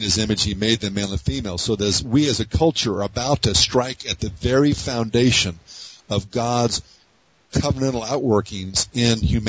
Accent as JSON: {"language": "English", "country": "United States", "said": "But personally, I think the thing's going to burn. So, but I'm an American. I don't want it to burn because I love my country."}